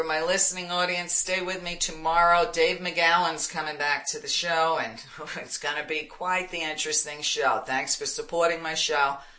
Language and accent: English; Brooklyn, New York, United States; I told you I'm from Brooklyn. I can't help myself.